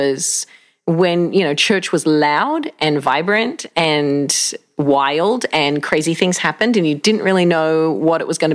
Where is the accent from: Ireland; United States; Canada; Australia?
Australia; I grew up in Australia. I was born in Australia and a pretty great part of the world. It was lovely.